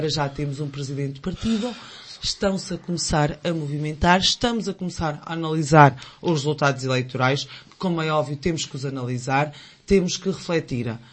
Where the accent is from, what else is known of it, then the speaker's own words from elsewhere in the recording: Portugal; preocupa-me muito, enquanto portuguesa